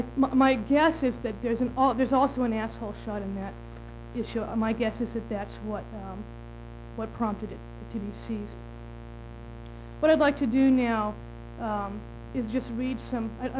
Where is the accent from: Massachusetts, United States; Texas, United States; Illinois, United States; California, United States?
Massachusetts, United States; Cambridge; which was proposed in my hometown of Cambridge, much to my dismay.